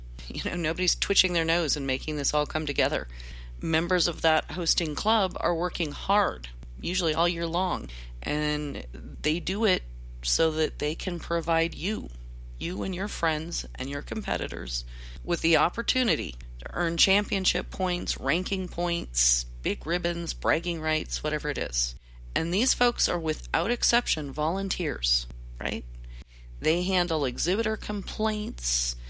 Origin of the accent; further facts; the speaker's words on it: Roseburg, Oregon, United States; My hometown, Roseburg, happened to be the end of what many at the time called the Death March